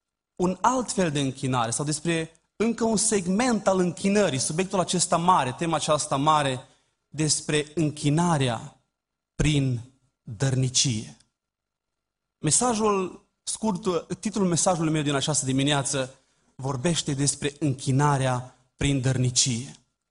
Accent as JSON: {"language": "Romanian", "country": "Romania", "said": "noi, ca români"}